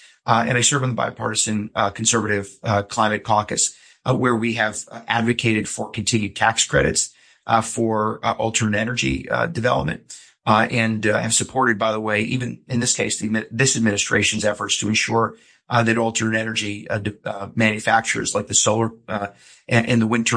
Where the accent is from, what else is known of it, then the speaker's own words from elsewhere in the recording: New York, United States; I grew up in the Hudson River Valley in upstate New York.